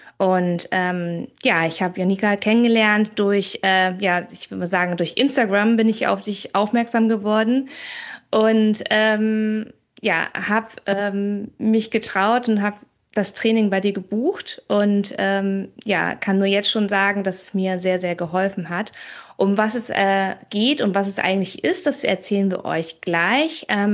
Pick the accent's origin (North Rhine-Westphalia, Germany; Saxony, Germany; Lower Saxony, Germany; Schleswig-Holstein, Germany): Schleswig-Holstein, Germany; Kiel; ich komme auch aus Kiel, also kommen wir beide aus dem Norden.